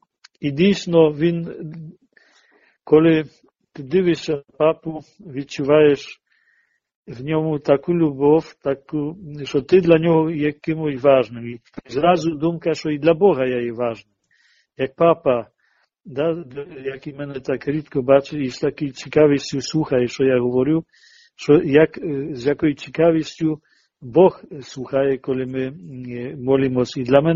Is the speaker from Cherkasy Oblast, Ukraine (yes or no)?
no; Zaporizhzhia, Zaporizhzhia Oblast, Ukraine; І я там говорю, що я з Запоріжжя і так далі.